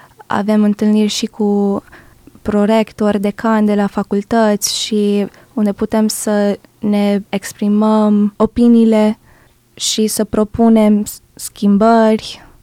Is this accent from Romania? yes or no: no; California, United States; mai ales copilărând în California, eram la 2 ore distanță de granița cu Mexic.